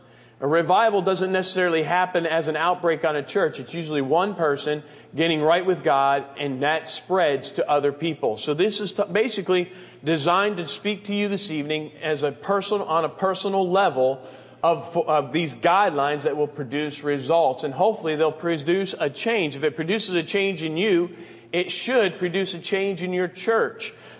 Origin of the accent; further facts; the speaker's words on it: Michigan, United States; born there; Much like your preacher, I was born in Michigan.